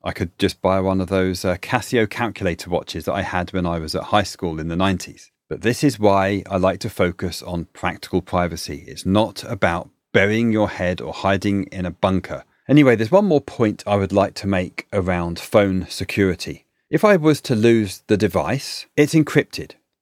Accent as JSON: {"language": "English", "country": "United Kingdom", "said": "Listen, I'm British. When I speak to my family back in the UK"}